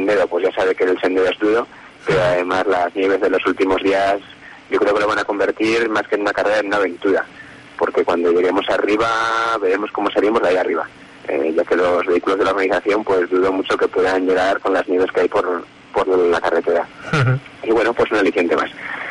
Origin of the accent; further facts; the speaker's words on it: Huesca, Aragon, Spain; los que somos de Huesca sabemos que la ría del mes de noviembre